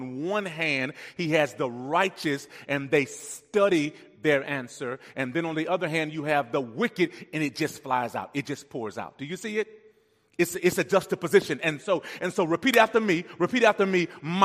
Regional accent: Louisiana, United States; I'm from Louisiana, and we say that all the time in Louisiana. You know, I'm Cajun.

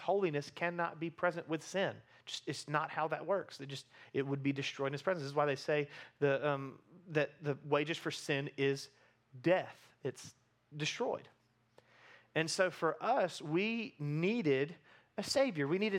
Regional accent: Columbus, United States; When I tell people that I grew up with in Columbus that I'm a pastor now

